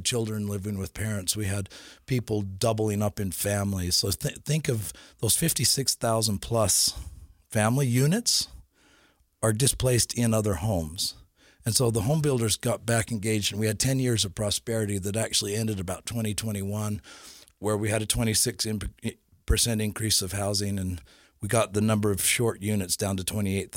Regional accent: Holladay, Utah, United States; I grew up in Holiday. It's an expensive part of Salt Lake, but I always wanted to live in Holiday.

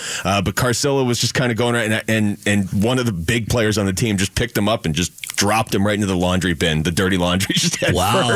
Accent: Seattle, Washington, United States; I go back and forth on that because I grew up in Seattle, and the Sonics were a huge deal in Seattle

